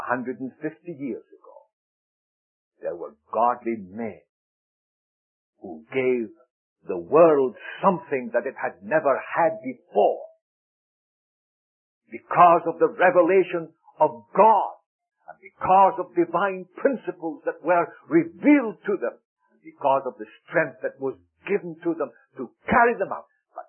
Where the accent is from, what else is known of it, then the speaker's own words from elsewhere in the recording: Scotland, United Kingdom; now in United States; I'm a Scotsman. I have adopted America now. We have as our home country